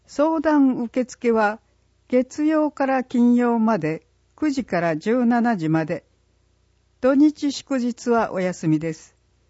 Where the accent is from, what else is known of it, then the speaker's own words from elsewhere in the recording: Slovenia; also born or lived in Osaka; now in Saga, Japan; 留学していた大阪と比べてもそう思います。故郷のスロベニア